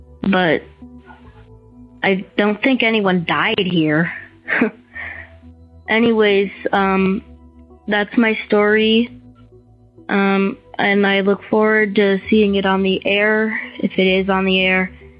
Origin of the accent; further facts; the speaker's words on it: Colorado, United States; I'm from Colorado.